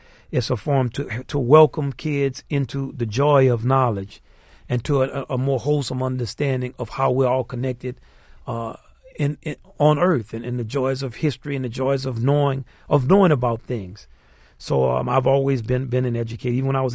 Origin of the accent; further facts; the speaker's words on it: New Orleans, Louisiana, United States; Well, my father was a teacher, and he didn't teach that way. I'm from New Orleans, and nobody I knew taught that way.